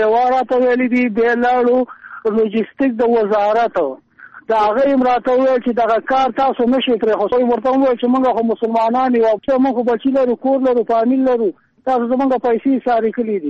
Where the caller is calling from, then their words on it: Kunar, Afghanistan; ما د کونړ نه ټلیفون کړي ده